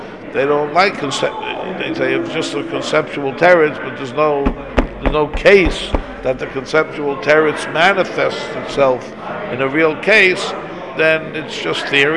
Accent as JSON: {"language": "English", "country": "United States", "lives_now": "Israel", "said": "I'm coming from America, man. I never heard of not being able to buy oranges 365 days a year."}